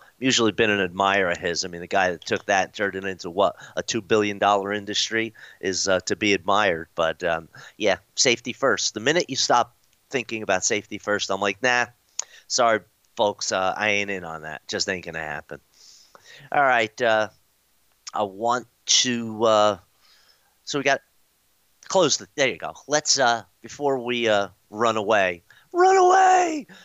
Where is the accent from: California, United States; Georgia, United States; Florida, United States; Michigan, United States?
Florida, United States; Tampa; I'm from Tampa Bay, but Tampa Brady